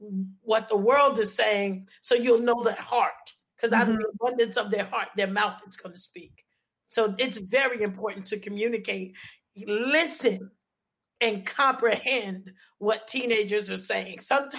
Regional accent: Stamford, Connecticut, United States; I was raised in Stamford, Connecticut.

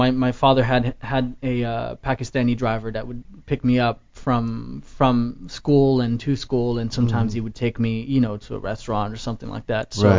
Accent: Paris, Île-de-France, France; moved away; I was born and raised in Paris

